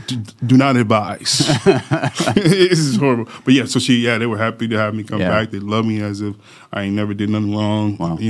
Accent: Grand Rapids, Michigan, United States; also born or lived in Detroit; I was born in Grand Rapids, became a man in Detroit, and lived all over. Right. Huh. And so in Grand Rapids, just grew up on the southeast side of town

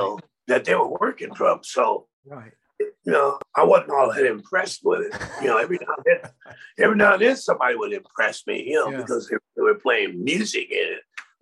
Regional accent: Springfield, Massachusetts, United States; also born or lived in New York; Yeah, I was born in New York, and I was the only one of my family was born in Harlem. And by the time I was like 6 months old, that's when they moved me up to Springfield. And so I essentially grew up in that incredible environment.

